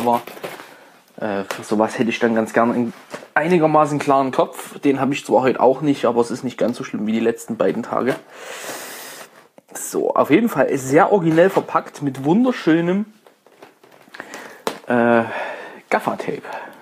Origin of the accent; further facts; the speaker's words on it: Saxony, Germany; dann lasse ich mich auch gerne als Sachse beschimpfen. Und das mögen wir Vogtländer nicht